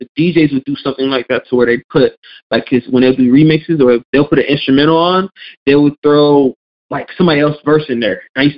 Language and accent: English; Fort Pierce, Florida, United States; Grew up in the 90s. I'm from Fort Pierce, very dangerous city.